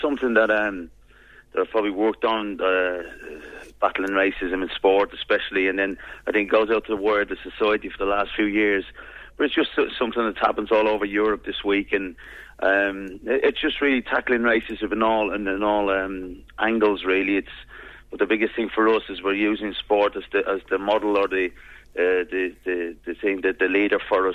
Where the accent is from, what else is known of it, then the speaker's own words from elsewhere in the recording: Dublin, Leinster, Ireland; moved away; I moved away from Dublin 20 years ago. I'm Dublin and I'm very, very proud. And there wasn't a lot of black faces around when I was growing up as a kid in the Ballybock area, Clonliffe Road area. And now I come home to Dublin, and I'm in Dublin quite a bit now